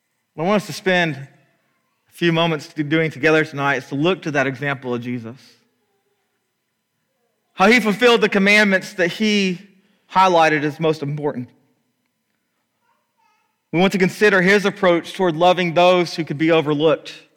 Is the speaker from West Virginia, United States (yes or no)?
no; Oklahoma, United States; The church I grew up in Oklahoma, assigned people to take communion to some of the shut-ins